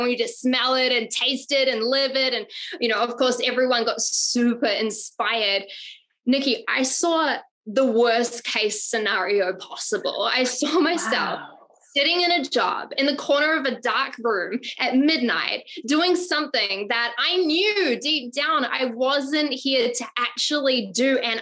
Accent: Auckland, New Zealand; And so I grew up in Auckland, New Zealand.

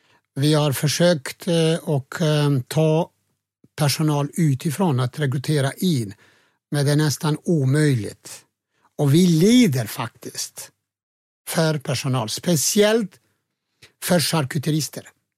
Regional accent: Kosovo; fast jag kommer från Kosovo, jag är muslim själv

